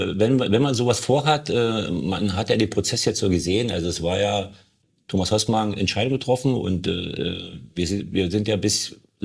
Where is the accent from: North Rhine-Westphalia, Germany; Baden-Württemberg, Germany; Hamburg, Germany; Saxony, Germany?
Saxony, Germany; Wittichenau; born there